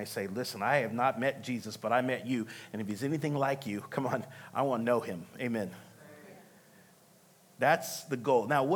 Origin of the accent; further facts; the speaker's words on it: the South, United States; I'm from the South, so I say flustrate.